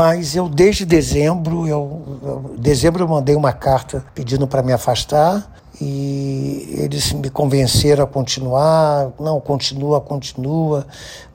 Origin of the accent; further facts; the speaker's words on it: Rio de Janeiro, Brazil; Eu nasci e eu me criei dentro daquele bairro, né? Eu fui para lá da maternidade direto para Cavalcante, né? E eu cresci ali, né?